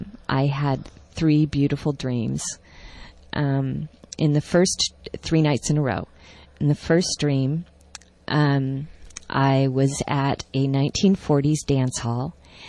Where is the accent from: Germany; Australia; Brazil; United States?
United States; Montana; moved away as an adult; also born or lived in Seattle / Japan; now in San Francisco, United States; I grew up in Montana, and then I had moved to Seattle. And then from Seattle, I went to Osaka and Kyoto.